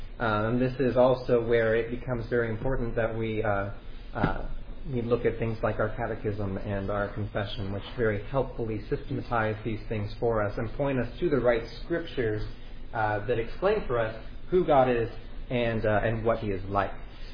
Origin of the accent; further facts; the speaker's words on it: Houston, Texas, United States; he actually went to the church that I grew up in Houston, Harvest Bible Church in Cyprus